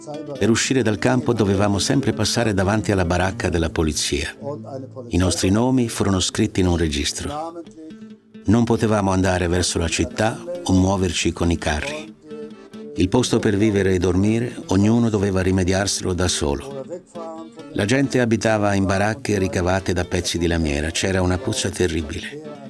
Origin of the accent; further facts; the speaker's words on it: Berlin, Germany; also born or lived in Prussia; Sono nato in Prussia, ma sono cresciuto a Berlino, dove andavo anche a scuola.